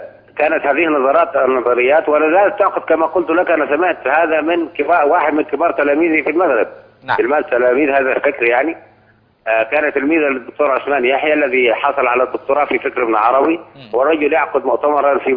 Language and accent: Arabic; Egypt; هنا في مصر